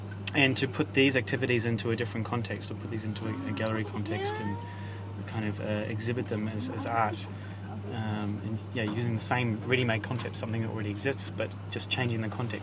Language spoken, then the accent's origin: English; New Zealand; Because I'm from New Zealand. I have to fly back to New Zealand every now and then.